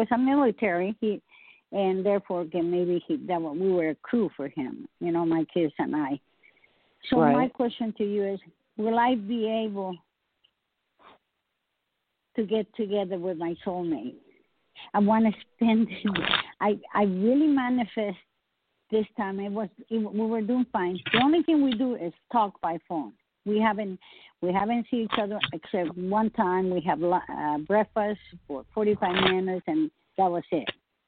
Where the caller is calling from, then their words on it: Brentwood, California, United States; I'm from Brentwood, California.